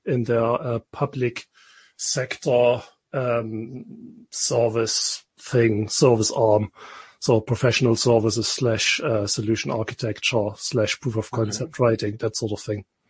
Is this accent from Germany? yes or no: yes; Germany; English is a second language; moved away as an adult; now in United Kingdom; So I am German, as you can clearly hear by my dodgy accent, and I live in the UK since 2009.